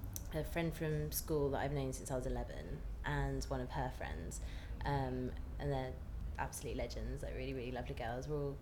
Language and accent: English; Letchworth, East of England, United Kingdom; now in London, United Kingdom; I grew up in Letchworth, which is the first garden city in the world. As the first roundabout in the world as well, and I went to school in Bedford, but now I live in Highbury in Islington, but yeah, so I work in London.